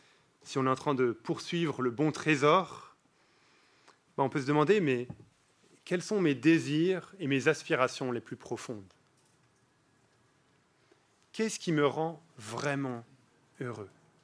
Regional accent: France; Je soutenais la France, je suis français. J'aime beaucoup la Belgique. J'ai passé beaucoup de temps en Belgique.

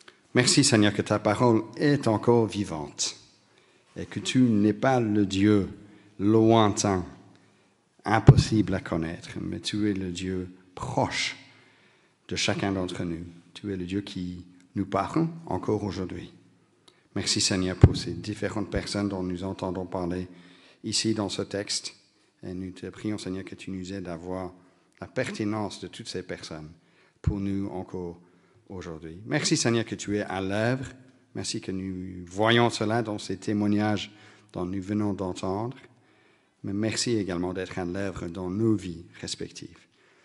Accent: United Kingdom; accent: British; French is a second language; now in France; que j'ai, à 18 ans, que j'ai vécu en France, que j'arrive à me débarrasser aujourd'hui entièrement de mon accent britannique.

